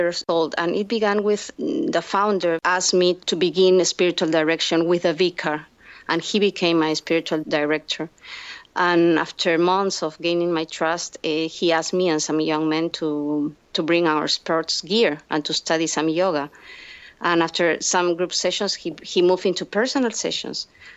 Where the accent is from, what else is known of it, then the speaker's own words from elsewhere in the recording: Lima, Peru; I come from Peru and from a very Catholic middle-class family in Lima.